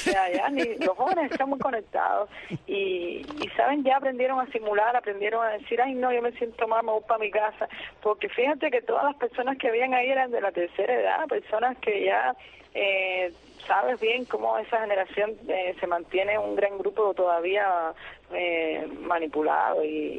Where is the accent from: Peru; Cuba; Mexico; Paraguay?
Cuba; somos cubanos